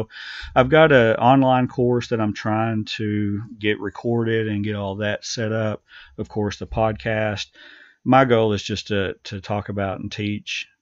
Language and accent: English; Ball Knob, Arkansas, United States; I grew up in Ball Knob